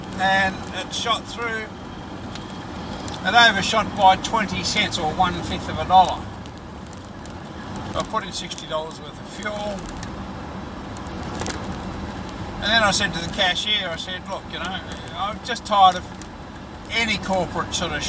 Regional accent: United Kingdom; Because we are British, and British people are superior.

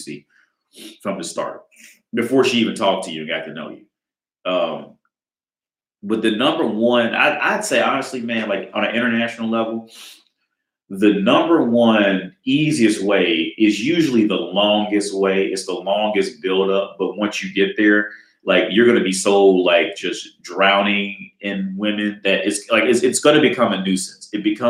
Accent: Ohio, United States; now in Prague, Czech Republic; Okay, because I'm in Prague now. I'm originally from Ohio.

